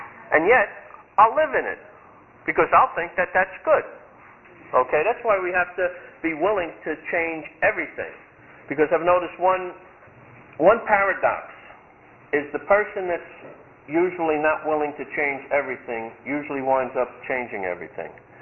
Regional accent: Brooklyn, New York, United States; accent: neutral; I'm from Brooklyn. Oh, we're on page 62. I know you don't think so because I have a neutral accent.

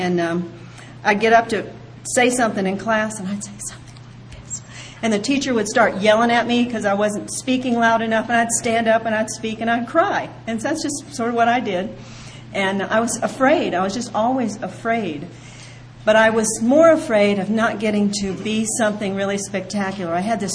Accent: Ohio, United States; born there; I was born in Ohio, and I have parents.

